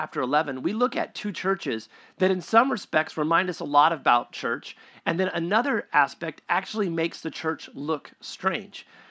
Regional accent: Sacramento, California, United States; As a kid, when I was growing up in Sacramento, and I want to be full disclosure, my mother watches every once in a while online.

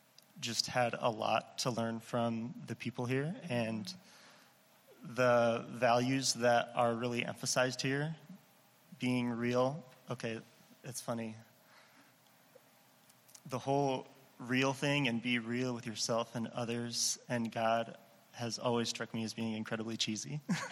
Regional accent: Michigan, United States; also born or lived in Central Illinois; now in Chicago, United States; I came to Chicago for a job in February of 2017 after college. I grew up in Western Michigan, went to college in Central Illinois, and then moved to Chicago.

